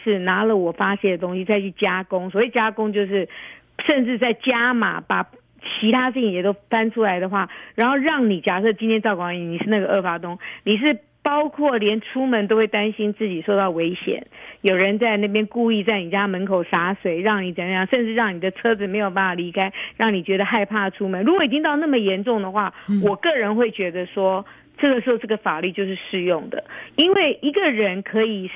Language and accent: Chinese; Taiwan; 像我们在台湾长大